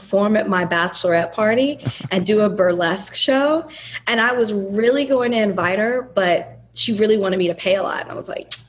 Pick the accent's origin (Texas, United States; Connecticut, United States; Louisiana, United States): Texas, United States; Dallas; now in Miami, United States; Like I'm from Dallas and I'm disappointed.